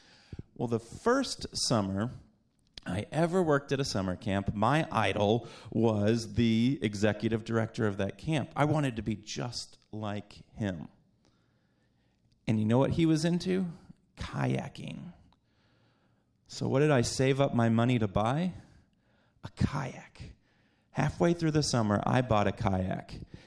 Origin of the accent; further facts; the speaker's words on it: Texas, United States; also born or lived in Georgia; So anyone who wasn't here last week … I'm from Texas and Georgia. So I like Southern sayings